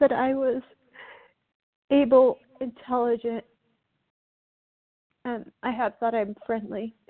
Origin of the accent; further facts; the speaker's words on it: Colorado, United States; from Colorado, and this is my first meeting.